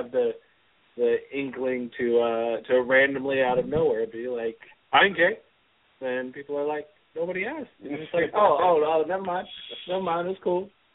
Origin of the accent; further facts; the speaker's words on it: California, United States; I grew up in the Bay, so it's just very much like, you know, our friends, the dynamic between the kids that I grew up